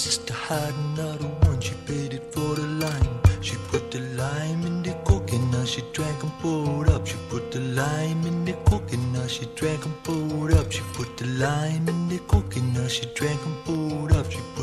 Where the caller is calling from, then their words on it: McDonough, Georgia, United States; I'm calling from McDonough, Georgia.